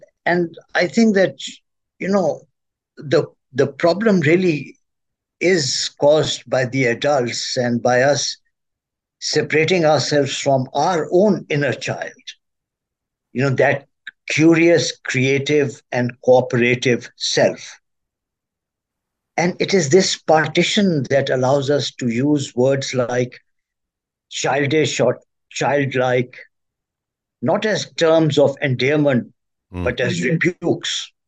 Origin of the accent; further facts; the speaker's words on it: Pakistan; now in United States; I'm originally from Pakistan